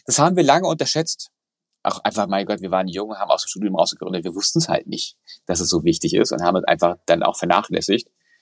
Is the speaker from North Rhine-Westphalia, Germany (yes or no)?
no; Hamburg, Germany; bin ja, sag mal, in den 90er Jahren groß geworden und es gab damals keine Auswahl. Es gab nichts. Also ich bin Hamburger